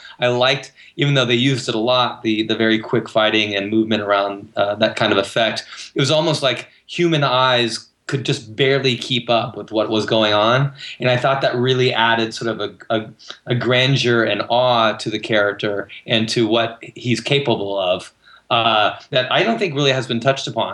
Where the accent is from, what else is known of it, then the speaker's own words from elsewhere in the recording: Kansas, United States; I grew up in Kansas.